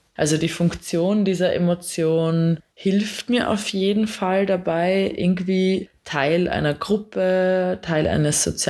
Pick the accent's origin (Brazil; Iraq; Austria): Austria; Graz, Styria; also born or lived in Rome, Italy; Ich komme ursprünglich aus Graz und habe da auch meinen Bachelor in Psychologie gemacht. Die letzten beiden Jahre habe ich in Rom in Italien meinen Master in Psychologie mit einer Spezialisierung auf Sexologie gemacht.